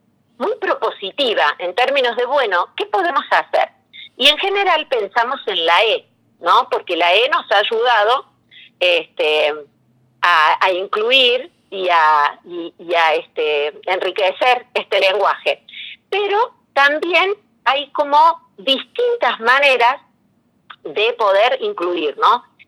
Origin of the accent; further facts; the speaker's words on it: Córdoba, Argentina; Soy de Córdoba y en ese sentido nos pasa también que hay palabras que las decimos de otra manera.